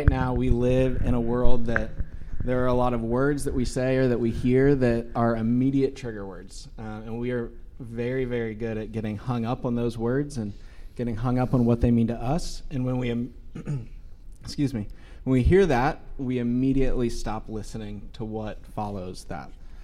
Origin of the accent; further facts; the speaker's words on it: West Chester, Ohio, United States; I grew up in Westchester, which is about 30 minutes north of Cincinnati. It's a suburb.